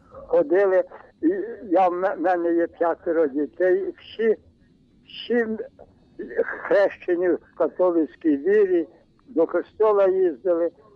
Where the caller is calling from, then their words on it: Lviv, Lviv Oblast, Ukraine; Я зі Львова.